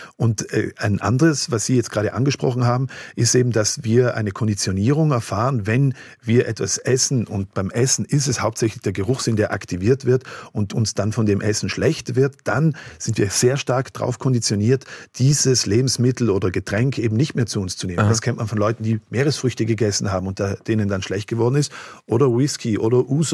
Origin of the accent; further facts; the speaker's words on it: Algund, Trentino-Alto Adige, Italy; Ich bin ein bisschen älter, 8, 10 Jahre, gab es bei uns in Algund einen Feuerteufel und ein Pyromane hat da ein Auto angezündet im Hof von dem Haus, wo wir gewohnt haben.